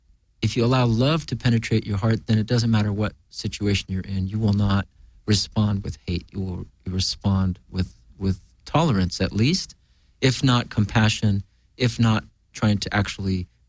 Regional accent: United States; And we as American Muslims are on that tightrope between being pushed by the hate from the Middle East and being pushed by the hate from political extremists here.

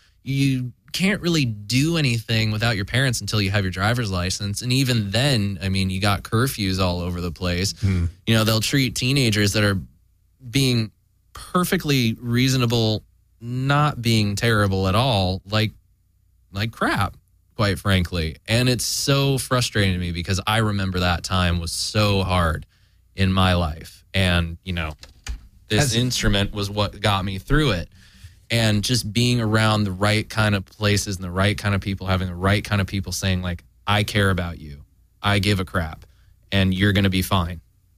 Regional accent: Los Angeles, California, United States; moved away as an adult; I'm born and raised in the Valley, but I moved out of LA several years back.

